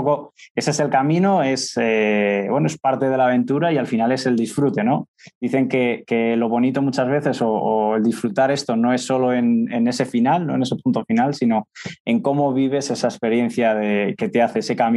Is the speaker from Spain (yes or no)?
yes; Alcázar de San Juan, Castilla-La Mancha, Spain; born there; Tengo 29 años, nací en un pueblo de la zona centro de la región central de España, que es Alcázar de San Juan